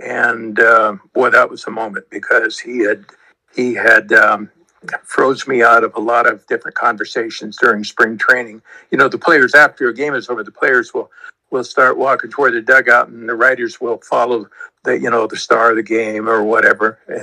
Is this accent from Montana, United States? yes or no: yes; Montana, United States; I came from Montana. I covered many Montana State, Montana games. And congratulations to your son. I'm a native Montana.